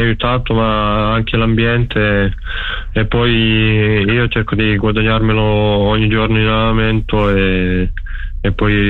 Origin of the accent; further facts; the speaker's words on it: Slovenia; Essere della stessa nata di Doncic, di averlo magari, cioè di averci giocato contro più volte